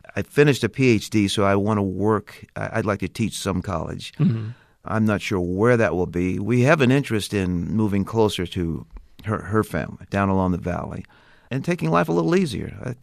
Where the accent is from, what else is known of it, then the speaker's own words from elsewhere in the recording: Omaha, Nebraska, United States; I'm 64. When I was a kid growing up in Omaha, the only black folk on TV I saw were people who were getting arrested